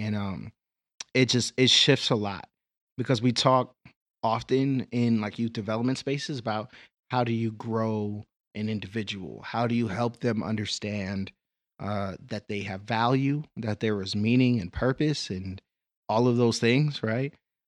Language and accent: English; Boston, Massachusetts, United States; Like, I can take a certain amount of pride in being Jamaican.